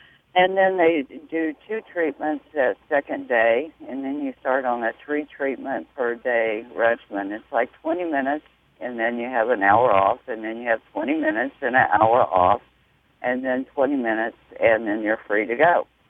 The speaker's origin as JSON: {"language": "English", "region": "Colorado", "country": "United States", "said": "I come from Colorado, so when I get to sea level, I always seem to do better instead of at altitude."}